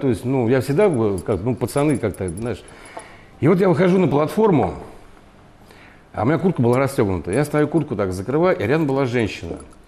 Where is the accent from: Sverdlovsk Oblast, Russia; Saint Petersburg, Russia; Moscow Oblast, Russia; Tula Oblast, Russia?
Moscow Oblast, Russia; Dedovsk; я вырос в Подмосковье, я с боксом дружу с детства, да, потому что на наших улицах, где я живу, в городе Дедовске, скрипки были не в почете.